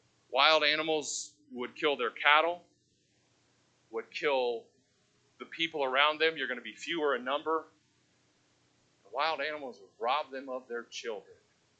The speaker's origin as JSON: {"language": "English", "town": "Indianapolis", "region": "Indiana", "country": "United States", "said": "We come from Indianapolis, about 1.5 million people. Well, that's from our area. We're suburb kids."}